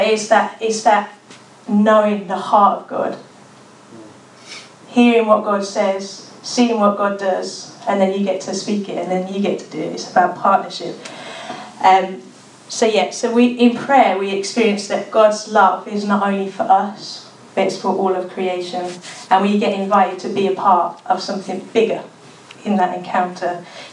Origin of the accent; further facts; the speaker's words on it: Caulfield, Victoria, Australia; Where I'm from is like white middle class suburbia. I'm from St Caulfield. Do you know St Caulfield? Yeah, that's where I'm from.